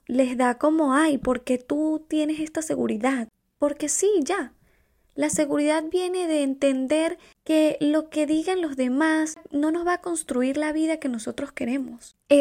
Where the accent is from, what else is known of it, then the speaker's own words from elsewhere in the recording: Venezuela; moved away; cuando yo necesité salir del país que no tenía, de mi país Venezuela, para los que no saben soy de Venezuela, salí en el 2018